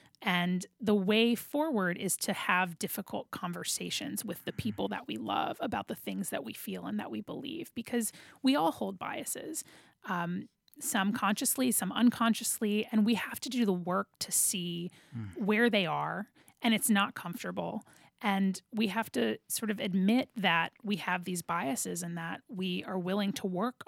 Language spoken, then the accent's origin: English; Georgia, United States; I'm from Georgia, and Stacey Abrams is running to be the first Black woman governor in the country.